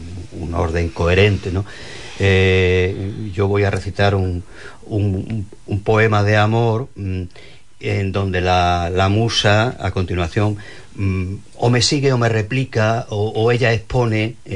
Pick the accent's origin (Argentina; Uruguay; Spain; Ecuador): Spain; Huelva, Andalusia; otro que hablo de mi tierra, de Huelva, de Andalucía.